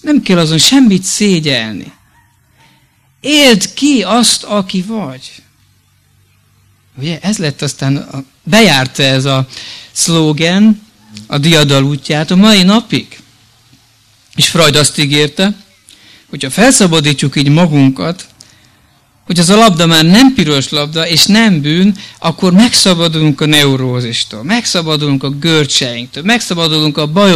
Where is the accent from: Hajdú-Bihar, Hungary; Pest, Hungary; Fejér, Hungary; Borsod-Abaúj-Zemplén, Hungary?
Fejér, Hungary; Sárbogárd; Volt egy gyermek evangelizáció, ami falunkban, Sárbogárdon, ahol én születtem.